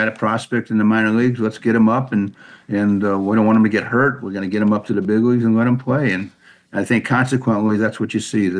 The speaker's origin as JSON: {"language": "English", "town": "St. Louis", "region": "Missouri", "country": "United States", "tie": "born or raised there", "said": "But my favorite player was Stan the Man Musial growing up in St. Louis"}